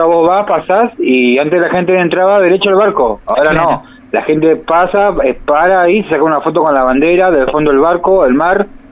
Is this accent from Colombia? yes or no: no; Argentina; Y yo calculo, como todo argentino, ¿no?